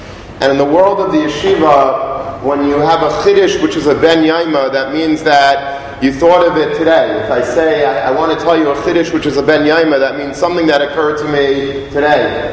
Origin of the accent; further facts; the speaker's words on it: Long Beach, New York, United States; at least from a boy growing up in Long Beach.